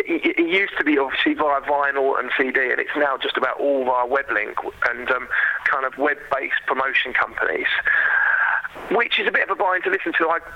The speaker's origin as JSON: {"language": "English", "region": "London", "country": "United Kingdom", "said": "I'm from London, so London's a huge city"}